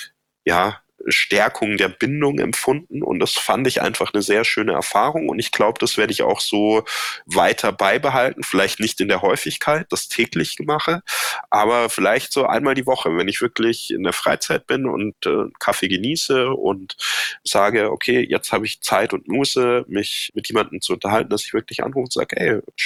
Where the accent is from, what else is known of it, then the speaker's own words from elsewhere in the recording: Baden-Württemberg, Germany; Ja, ich komme ja aus dem Badischen ursprünglich